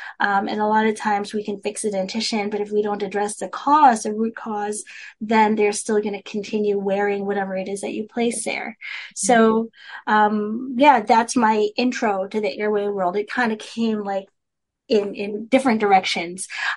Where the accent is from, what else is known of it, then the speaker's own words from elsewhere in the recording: Philippines; I'm Filipino, I speak Tagalog